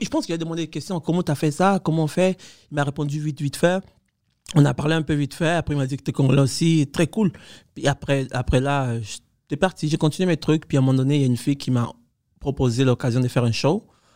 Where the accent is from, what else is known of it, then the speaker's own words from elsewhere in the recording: Cuba; moved away; parce que moi, j'ai grandi à Cuba.